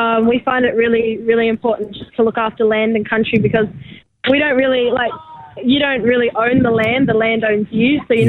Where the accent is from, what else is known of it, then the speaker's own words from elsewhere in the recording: Alice Springs, Northern Territory, Australia; I'm from Alice Springs, Central Australia, and I'm a Wampiri woman.